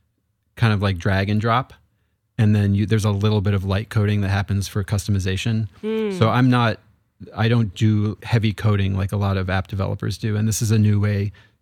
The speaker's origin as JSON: {"language": "English", "town": "Long Island", "region": "New York", "country": "United States", "tie": "born or raised there", "said": "I grew up in New York in a kind of suburban place. Long Island is technically where I'm from."}